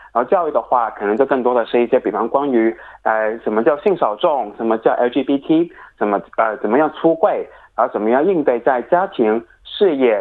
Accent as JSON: {"language": "Chinese", "country": "Hong Kong", "moved": "yes", "lives_now": "Sydney, Australia", "said": "然后我个人是来自香港的，我大概是六年前从香港来到澳大利亚的悉尼。"}